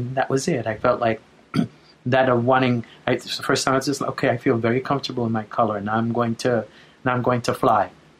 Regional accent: New York City, New York, United States; I came from the Lower East Side. There was poverty.

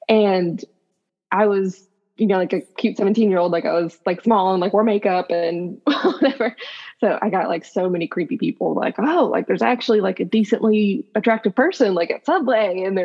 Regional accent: Dahlonega, Georgia, United States; I'm from Dahlonega, Georgia, which is like a mountain town, like kind of backwoods, little hick.

